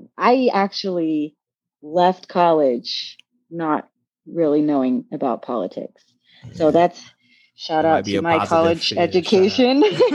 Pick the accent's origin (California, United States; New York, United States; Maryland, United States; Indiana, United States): Indiana, United States; now in Utah, United States; I moved to Utah in 2004, and I've been here ever since. So that's a little bit about me. Growing up in Indiana, my family, we did not really speak about politics.